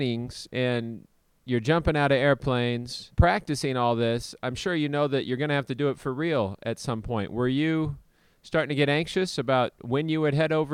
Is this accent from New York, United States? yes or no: no; Los Banos, California, United States; eating at John Madden's favorite restaurant, Wool Growers, in my hometown of Los Banos.